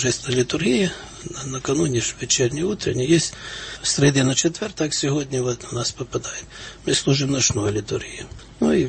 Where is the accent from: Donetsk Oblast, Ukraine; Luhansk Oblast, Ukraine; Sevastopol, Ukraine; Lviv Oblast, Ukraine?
Lviv Oblast, Ukraine; Вообще из нашего села, вот куда я сам родом, из Львовской области